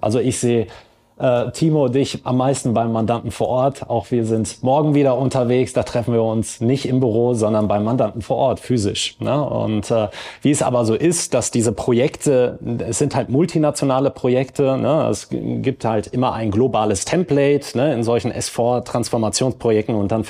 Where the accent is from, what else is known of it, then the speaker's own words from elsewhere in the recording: Detmold, North Rhine-Westphalia, Germany; Ich habe auch 10 Jahre im Rheinland gelebt, bin dann aber in meine Heimat nach Ostwestfalen, nach Detmold gezogen, von daher nicht weit von euch hier in Bielefeld entfernt.